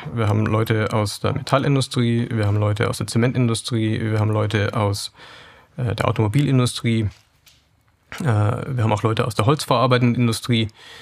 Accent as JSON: {"language": "German", "region": "Bavaria", "country": "Germany", "said": "ich komme ja aus Bayern"}